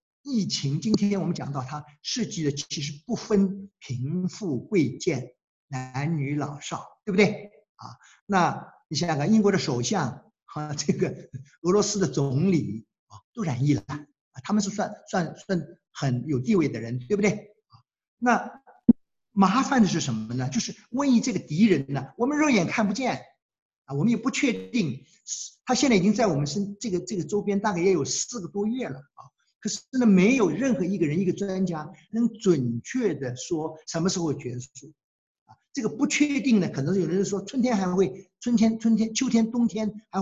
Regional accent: China; 我们都是来自大陆的中国人，我们这个上五十岁、六十岁的人，我们都经历过1959年到1962年，中国吃不饱。

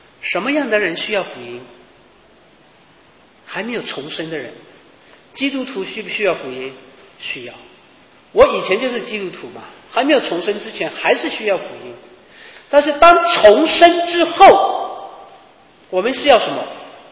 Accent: China; 所以我以为是用我们中国人的一般思维方式去想

